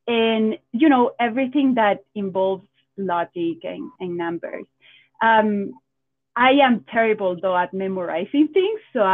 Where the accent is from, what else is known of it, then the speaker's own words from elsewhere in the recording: Quito, Pichincha, Ecuador; English is a second language; Yeah. So I guess saying that I'm an Ecuadorian. I was born and raised and lived in Quito, the capital of Ecuador, for most of my life.